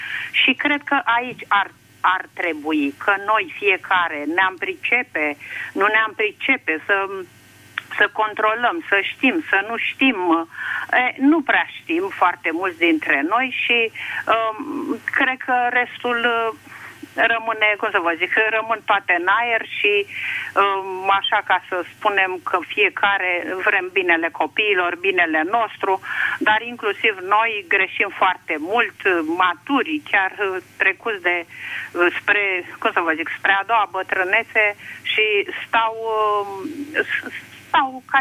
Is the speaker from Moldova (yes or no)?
no; Bucharest, Romania; sunt din București.